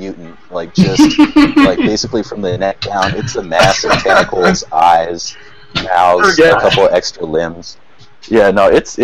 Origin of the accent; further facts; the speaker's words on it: Boulder, Colorado, United States; I'm from Boulder, Colorado, like big, I'm going to school here, like big hippie town.